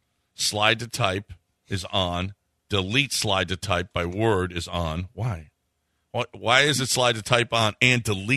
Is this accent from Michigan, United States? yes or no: no; Chicago, Illinois, United States; No, I'm Chicagoan, okay?